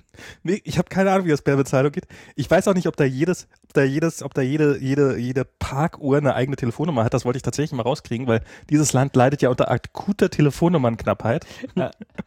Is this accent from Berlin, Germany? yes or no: yes; Berlin, Germany; Als Berliner ist das schon echt anstrengend.